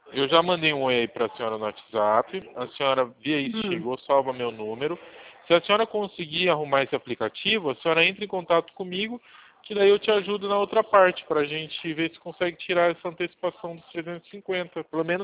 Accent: Itu, São Paulo, Brazil; Eu sou aqui de Itu, São Paulo

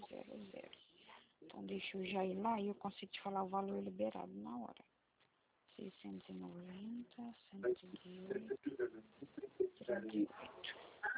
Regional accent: Araçatuba, São Paulo, Brazil; De Araçatuba, São Paulo.

